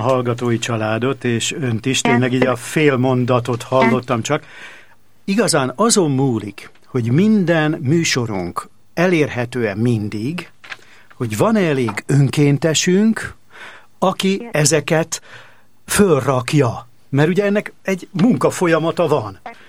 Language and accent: Hungarian; Halimba, Veszprém County, Hungary; born there; Azért halimbát mondtam, mert ott születtem, és az a falu nekem nagyon fontos.